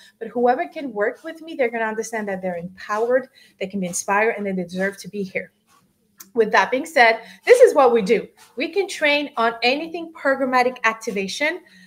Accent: Senegal; first language French; English is a second language; The H is silent because my first language is French. I was born and raised in Senegal, which is a small West African country, and we were colonized by the French.

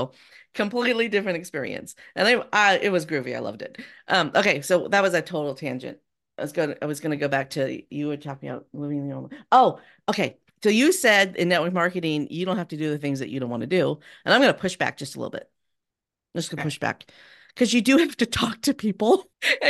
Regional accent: California, United States; I'm from California. I didn't ever have a snow day. Never.

